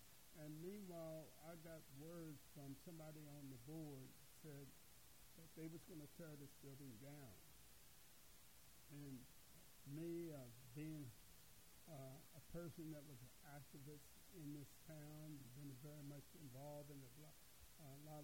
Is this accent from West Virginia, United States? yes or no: yes; Martinsburg, West Virginia, United States; born there; I was born in Martinsburg, West Virginia. 10/30/36.